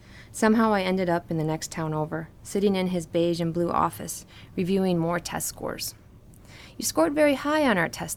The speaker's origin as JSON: {"language": "English", "town": "Cottonwood", "region": "Minnesota", "country": "United States", "tie": "born or raised there", "said": "on a reunion visit to my hometown of Cottonwood, Minnesota, I was surprised to find the old K-12 school had been demolished."}